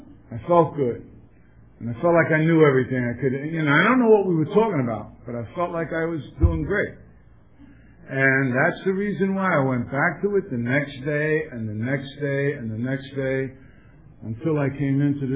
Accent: Bronx, New York, United States; and I come from Bronx, New York, and, you know, the code of the streets was reputation and respect.

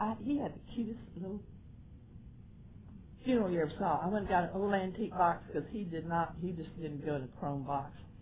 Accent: Lubbock, Texas, United States; I went back to Lubbock, my hometown, as I did at that time every year for homecoming

